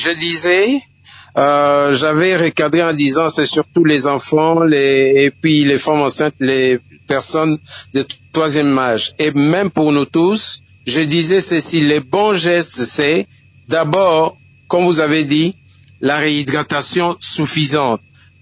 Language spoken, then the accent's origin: French; Kinshasa, DR Congo; chez nous, à Kinshasa